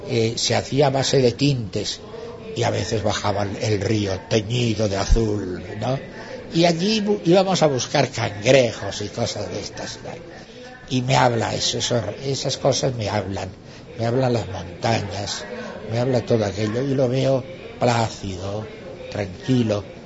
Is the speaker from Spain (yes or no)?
yes; Bergara, Basque Country, Spain; first language Basque; Spanish is a second language; Vergara, para mí, el Vergara de ahora, tal vez sea diferente al Vergara de cuando yo era niño.